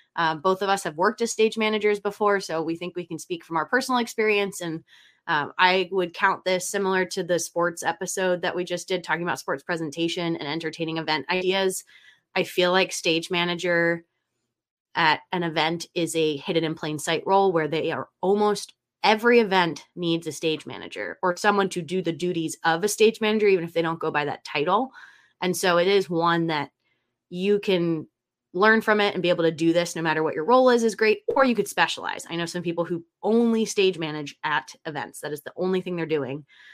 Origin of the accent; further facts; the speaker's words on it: Philadelphia, Pennsylvania, United States; I'm from Philadelphia. We have our Philly Fanatic is a big green hairy something